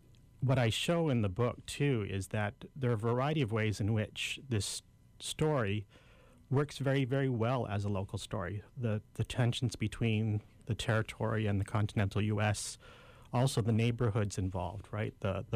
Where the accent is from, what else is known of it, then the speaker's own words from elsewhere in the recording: Hawaii, United States; but also I'm from Hawaii.